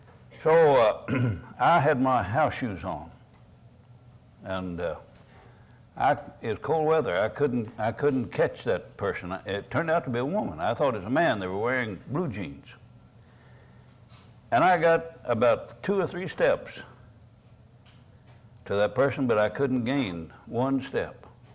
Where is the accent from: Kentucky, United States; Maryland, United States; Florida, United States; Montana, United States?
Kentucky, United States; I'm from Kentucky. You know, we got grit.